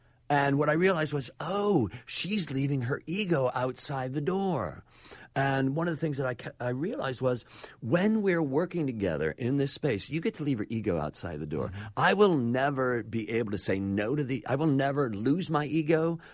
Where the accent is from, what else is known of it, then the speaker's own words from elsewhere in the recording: Chicago, Illinois, United States; now in Los Angeles, United States; To be a Chicagoan in L.A. is huge.